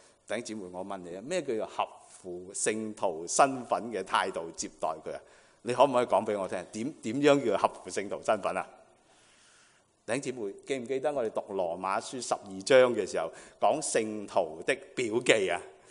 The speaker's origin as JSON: {"language": "Cantonese", "country": "Hong Kong", "moved": "yes", "lives_now": "Vancouver, Canada", "said": "1991年的2月1号我由香港移民来温哥华飞到来，就是星期六"}